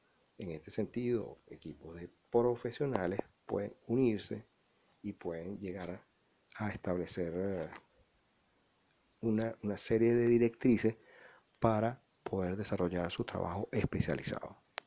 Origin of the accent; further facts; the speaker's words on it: Venezuela; Otro venezolano con el cual tuve la oportunidad de conversar me decía